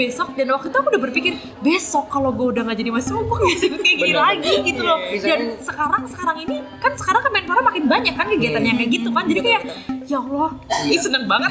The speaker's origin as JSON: {"language": "Indonesian", "town": "Tegal", "region": "Central Java", "country": "Indonesia", "said": "gue sebagai anak Tegal ya daerah gitu ya"}